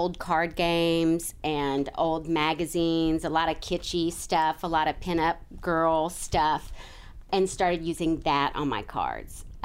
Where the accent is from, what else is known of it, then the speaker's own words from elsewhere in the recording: Memphis, Tennessee, United States; Growing up in Memphis, my mom used to take me to the Pink Palace Arts and Crafts Show every year.